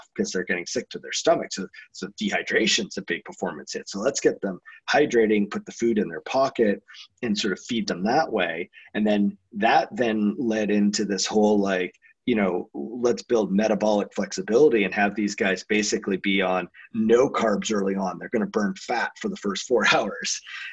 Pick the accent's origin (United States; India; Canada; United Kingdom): Canada; I grew up in Canada and started out as a ski racer